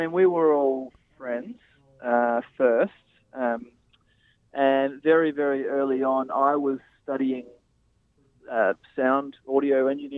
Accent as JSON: {"language": "English", "town": "Melbourne", "region": "Victoria", "country": "Australia", "said": "a lot of people, when they find out we're from Melbourne, they want to know, oh, what's going on?"}